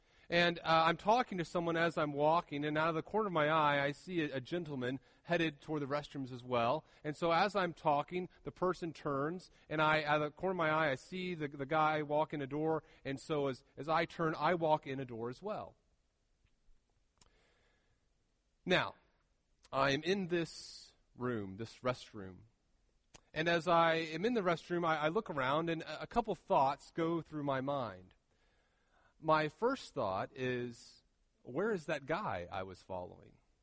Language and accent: English; Texas, United States; Now, remember, I'm from Texas, and my exposure to different denominations was limited.